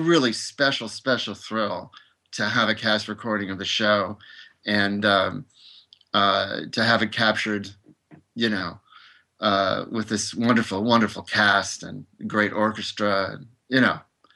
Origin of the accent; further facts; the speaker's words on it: Los Angeles, California, United States; In Los Angeles.